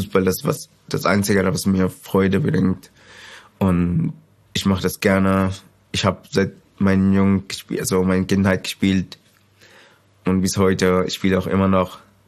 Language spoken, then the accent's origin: German; Sudan; now in Germany; Ich komme aus dem Sudan. Ich bin hier in Deutschland seit 6 Jahren.